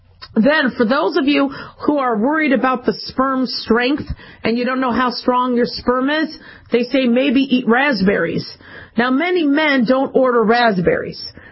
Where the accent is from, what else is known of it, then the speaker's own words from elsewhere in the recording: Phoenix, Arizona, United States; also born or lived in Los Angeles; even though I was born in L.A., I grew up in Phoenix. We fried eggs on the sidewalk.